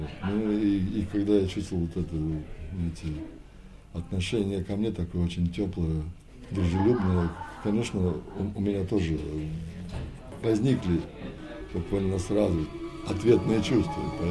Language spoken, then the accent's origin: Russian; Saint Petersburg, Russia; Родился я и получил образование в Ленинграде еще.